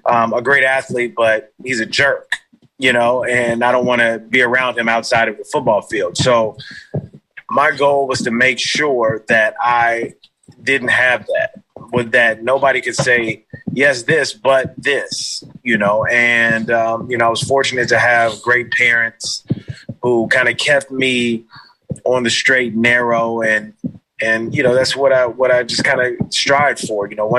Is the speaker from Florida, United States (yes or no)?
yes; Miami, Florida, United States; growing up, I was born in Miami, Florida. So I was a Miami Hurricanes and I was a Florida State fan.